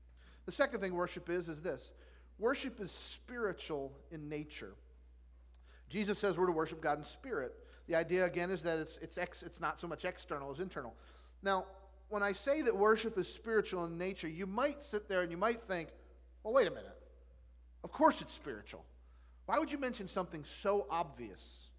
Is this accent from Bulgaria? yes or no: no; New Jersey, United States; We're both from New Jersey, although he's from North Jersey. I'm from South Jersey.